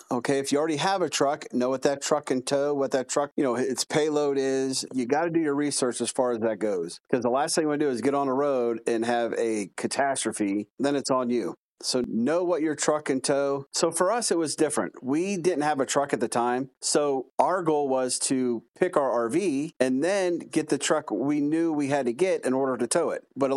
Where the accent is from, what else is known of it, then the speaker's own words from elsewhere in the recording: Ohio, United States; but we're originally from Ohio.